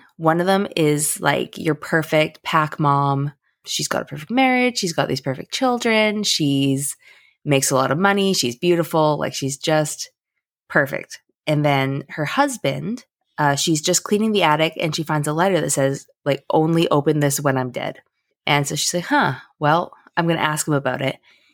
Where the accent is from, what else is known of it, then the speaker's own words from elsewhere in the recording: Canada; So it's exotic to me as a Canadian.